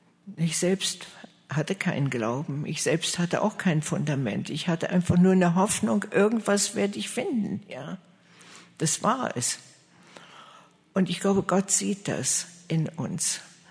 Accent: Kaliningrad Oblast, Russia; now in United States; Ich bin in Ostpreußen groß geworden, geflüchtet, weil die Russen reinkamen.

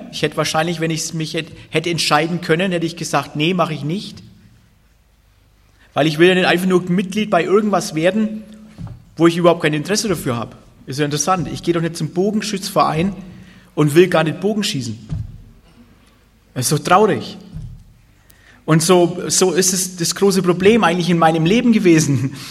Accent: Bavaria, Germany; wir sind da im Oberfranken aufgewachsen, ziemlich ärmliche Gegend, kärglich ein bisschen. Und ich bin getauft, konfirmiert, bin so ein normaler, klischee-evangelischer Christ.

